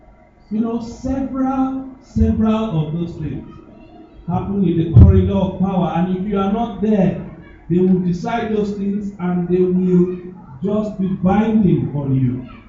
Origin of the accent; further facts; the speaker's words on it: Kogi, Nigeria; In my state, I'm from Kogi State